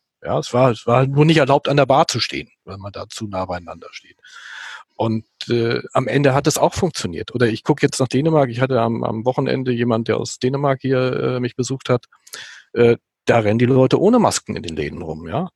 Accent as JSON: {"language": "German", "region": "Schleswig-Holstein", "country": "Germany", "said": "ich ja Schleswig-Holsteiner war."}